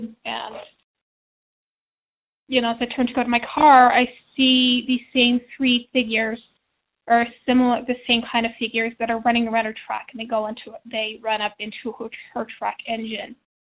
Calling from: Utah, United States; I'm calling from Utah.

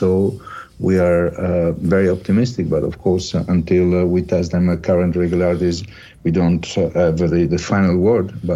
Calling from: Milan, Lombardy, Italy; English is a second language; I'm calling from Milan

